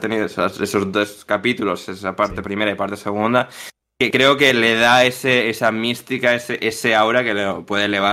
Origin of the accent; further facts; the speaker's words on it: Basque Country, Spain; Eres gallego, yo soy vasco